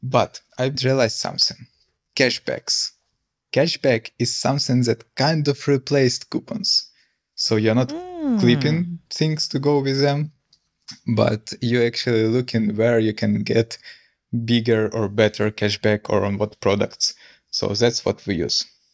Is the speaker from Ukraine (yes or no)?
yes; Ukraine; now in Portugal; I'm originally from Ukraine, but right now I'm in Portugal.